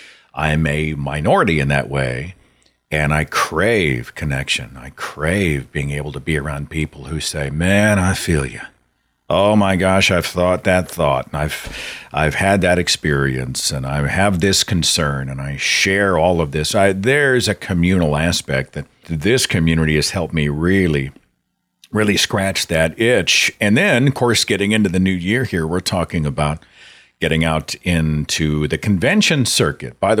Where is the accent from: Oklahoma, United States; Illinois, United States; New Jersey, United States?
Oklahoma, United States; I feel very alone sometimes in my home state of Oklahoma.